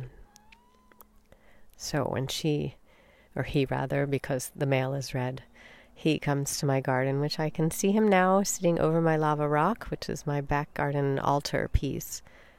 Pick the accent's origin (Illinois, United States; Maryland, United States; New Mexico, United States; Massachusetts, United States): Illinois, United States; also born or lived in Australia; A little taste of my home state of Illinois, as that is the state bird of Illinois.